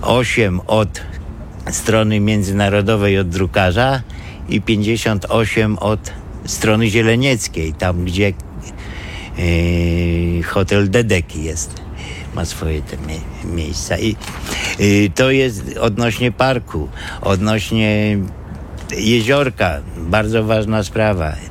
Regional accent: Warsaw, Masovian Voivodeship, Poland; Ja tam całe życie żyję w tej dzielnicy. Urodziłem się na Gosławku. Całe życie po prawej stronie Grochowskiej nawet, nie tylko po prawej stronie Wisły

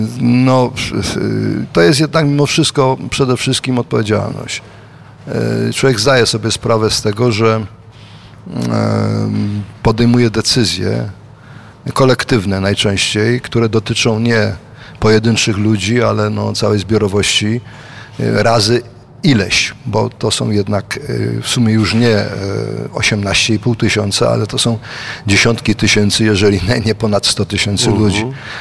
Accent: Wieliczka, Lesser Poland, Poland; born there; Tak, tak, urodziłem się pod Wieliczką.

